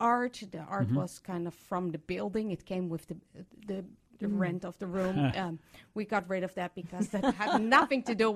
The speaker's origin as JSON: {"language": "English", "town": "Amsterdam", "region": "North Holland", "country": "Netherlands", "said": "I'm from Amsterdam. I'm used to small spaces."}